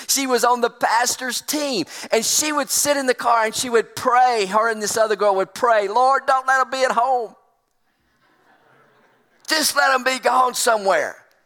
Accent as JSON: {"language": "English", "region": "Alabama", "country": "United States", "said": "I'm from Alabama. We don't have many orchards in Alabama."}